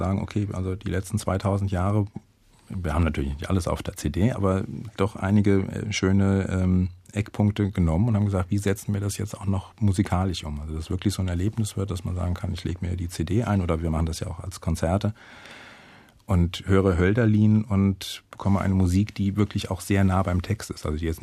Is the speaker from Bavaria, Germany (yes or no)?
no; Wiesbaden, Hesse, Germany; Ich bin ja eigentlich in Wiesbaden geboren und habe da auch bis 20 oder 21 gelebt.